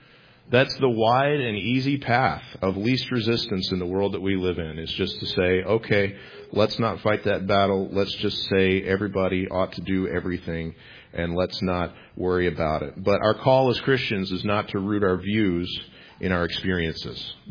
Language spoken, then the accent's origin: English; Texas, United States; I grew up in Texas. I grew up in a Southern Baptist background.